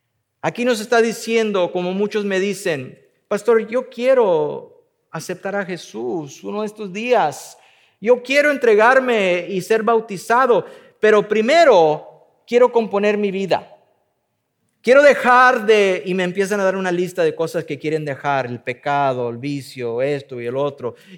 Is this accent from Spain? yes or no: no; United States; nosotros como norteamericanos, como americanos, que podemos aprender mucho de nuestra propia cultura